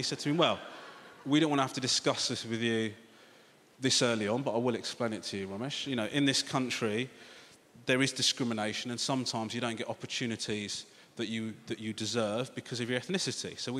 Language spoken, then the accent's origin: English; England, United Kingdom; worried about my brother and I not being Sri Lankan enough. Also, conversely, worried about us not being English enough, right? And this is... My mum was so worried about me growing up in this country, right?